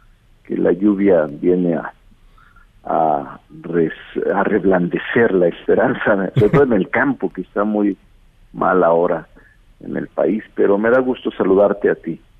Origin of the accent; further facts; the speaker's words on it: Mexico City, Mexico; Yo soy un ciudadano de la Ciudad de México y es todo.